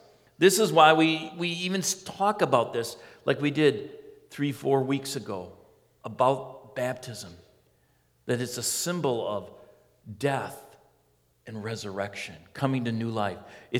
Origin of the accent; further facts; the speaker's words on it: Wisconsin, United States; growing up in Wisconsin, next to the Wolf River, close to Parrott's Pond, we would swim all the time